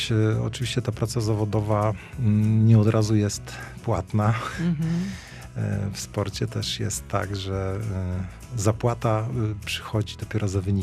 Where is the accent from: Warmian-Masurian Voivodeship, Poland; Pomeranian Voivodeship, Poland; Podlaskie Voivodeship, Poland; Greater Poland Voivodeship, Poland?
Pomeranian Voivodeship, Poland; Gdańsk; jestem urodzonym gdańszczaninem.